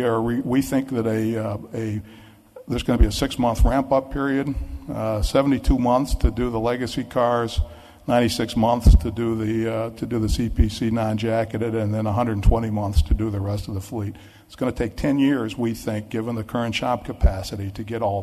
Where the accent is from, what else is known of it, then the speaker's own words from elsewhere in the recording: Ithaca, New York, United States; I grew up in Ithaca, New York, so I was happy to see that my hometown was represented.